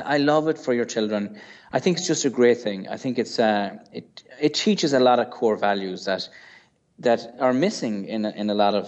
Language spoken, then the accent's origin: English; Ireland; So remember, I'm from Ireland.